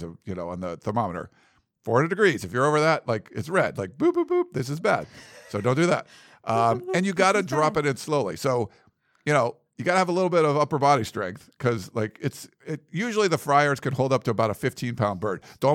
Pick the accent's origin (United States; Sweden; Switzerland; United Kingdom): United States; Massachusetts; now in Los Angeles, United States; When I moved, I came here from Massachusetts. To L.A.